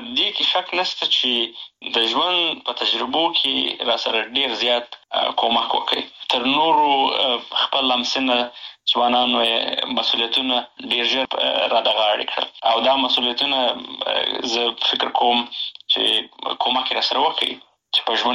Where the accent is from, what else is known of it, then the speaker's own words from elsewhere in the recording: Helmand, Afghanistan; also born or lived in Bagram / Pakistan / Kandahar / Nangarhar; زه په باګرام کې پیدا شوی یم او وروسته د هغې نه د فامیل هجرت ته اړ شوی و پاکستان ته تللی وه دا مې څه مو دا ورې وخت هغه نو وروسته بیا بیرته راغلی یو په هلمند کې نو خاپوړی مې په هلمند کې کړی دي ابتدایي مکتب مې ورې شروع کړی وروسته کندهار ته